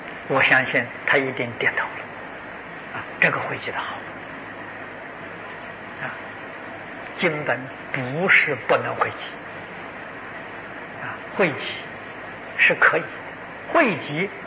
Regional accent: China; 莲池大师啊，这是我们中国人最敬佩的一位净宗祖师。

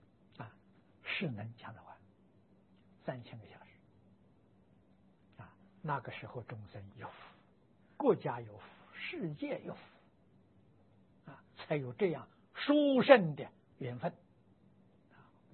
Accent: Lujiang, Anhui, China; 我小时候啊，就是在抗战期间啊，我的家乡是个小城，安徽庐江县

